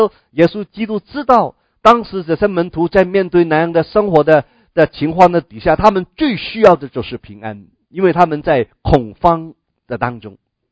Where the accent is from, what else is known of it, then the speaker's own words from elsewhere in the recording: Guangdong, China; 我们广东人呢，以前我记得小的时候，常常听见年长的见面的时候，第一句话都是问吃过饭没有啊。